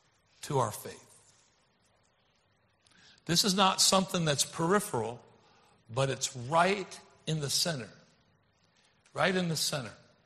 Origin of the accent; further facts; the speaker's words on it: Baltimore, Maryland, United States; So I grew up in Baltimore, so sometimes I say either of them, but I'm going to say y'all today.